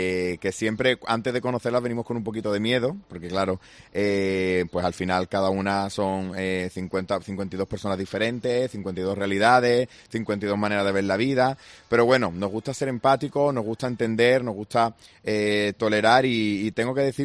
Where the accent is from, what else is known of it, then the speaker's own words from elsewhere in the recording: Andalusia, Spain; nosotros, la directiva de RNB, somos malagueños, somos de aquí de la provincia